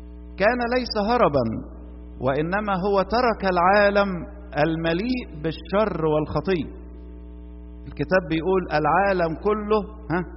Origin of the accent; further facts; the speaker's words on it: Egypt